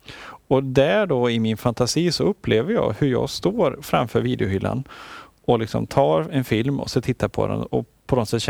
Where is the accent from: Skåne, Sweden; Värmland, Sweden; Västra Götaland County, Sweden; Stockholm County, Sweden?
Värmland, Sweden; Arvika; videobutiken i Arvika där jag är uppvuxen